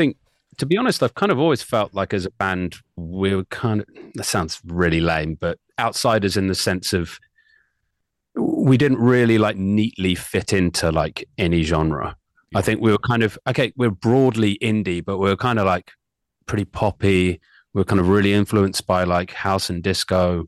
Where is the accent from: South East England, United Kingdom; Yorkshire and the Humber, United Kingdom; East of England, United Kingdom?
East of England, United Kingdom; St Albans; Whereas, you know, we're from St. Albans. Like finding people that were just into the same stuff as us was hard enough.